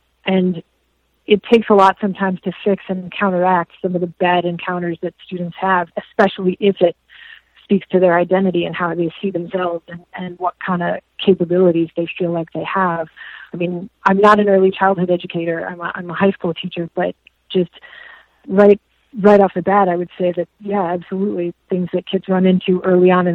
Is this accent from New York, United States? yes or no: no; Chicago, Illinois, United States; So, first of all, technically, I'm from Morgan Park, east of Western 107th. Hi, Morgan Park. I went to Morgan Park High School for a year.